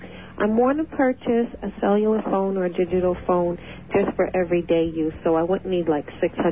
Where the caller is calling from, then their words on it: Spring Valley, New York, United States; Hi, I'm calling from Spring Valley in New York.